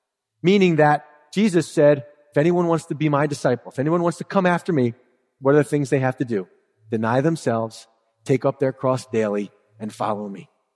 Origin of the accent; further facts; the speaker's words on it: Philadelphia, Pennsylvania, United States; I grew up in Philadelphia, the art museum there, and the big statue of Rocky is there with his gloves lifted.